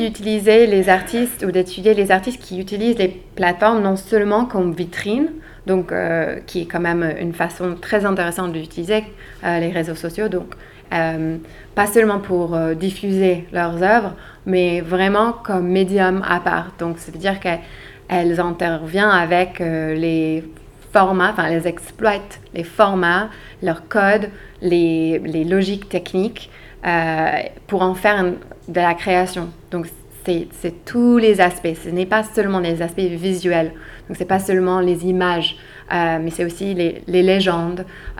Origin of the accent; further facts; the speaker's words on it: United States; Donc, je suis américaine, je vivais à l'époque à New York